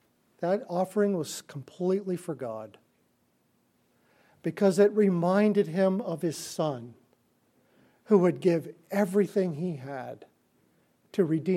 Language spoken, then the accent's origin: English; Illinois, United States; born there; also born or lived in Miami, Florida; Not that I was born in Illinois, not that I lived most of my life down in Miami, Florida, and moved.